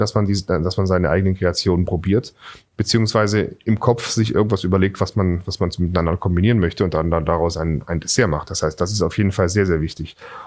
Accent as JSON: {"language": "German", "town": "Singen", "region": "Baden-Württemberg", "country": "Germany", "tie": "born or raised there", "said": "ich bin in Singen am Hohen Thiel zur Schule gegangen. Dort war das erste Maggi-Werk außerhalb von der Schweiz. Das heißt, ich bin mit Maggi-Suppe groß geworden."}